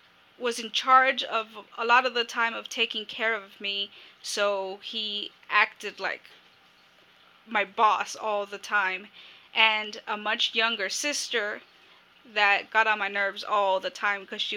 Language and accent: English; Los Angeles, California, United States; also born or lived in Chihuahua, Mexico; I grew up here in LA.